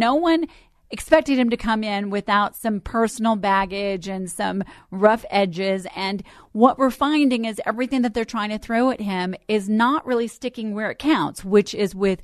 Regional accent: Colorado, United States; my background, although I was raised here in Colorado and Lowry Air Force Base and proud to be so

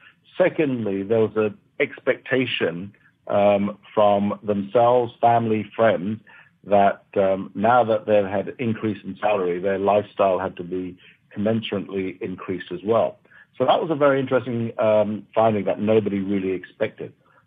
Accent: Hong Kong; I grew up in Hong Kong. I remember in the 70s and early 80s.

